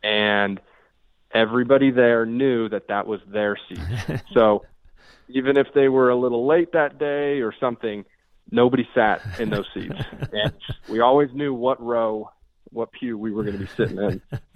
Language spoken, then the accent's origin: English; Reno, Nevada, United States; Been around a lot. But I was born and raised in Reno, Nevada. I was the oldest of three.